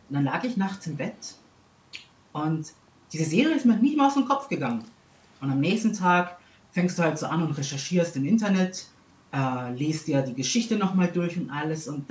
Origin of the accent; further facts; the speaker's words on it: Greece; German is a second language; now in Austria; In Griechenland, weil ich bin ja Grieche. … Und ich habe 3 Jahre dort gelebt.